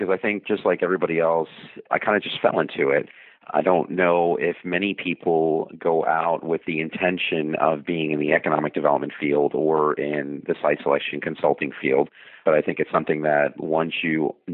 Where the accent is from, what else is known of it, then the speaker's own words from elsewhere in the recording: New York City, New York, United States; And growing up in New York City, I was always a Mets fan